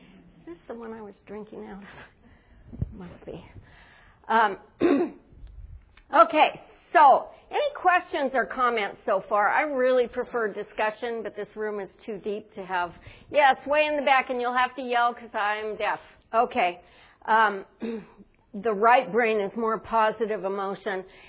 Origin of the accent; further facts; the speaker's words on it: California, United States; I'm from California. We're not allowed to talk about males and females anymore.